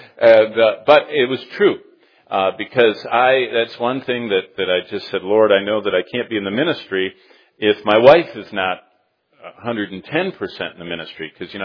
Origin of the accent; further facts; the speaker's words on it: Lansing, Michigan, United States; I was born in Lansing in 56 and lived there for 19 years and went to Haslett High School.